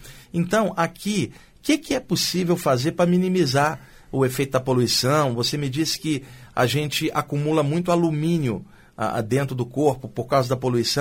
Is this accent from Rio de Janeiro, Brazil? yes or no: yes; Rio de Janeiro, Brazil; now in São Paulo, Brazil; eu que sou carioca, eu estou aqui há 20 anos